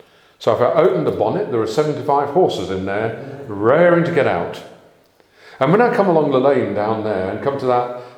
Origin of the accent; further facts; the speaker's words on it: United Kingdom; I mean, we are British, aren't we? Every single one of us is British to the core.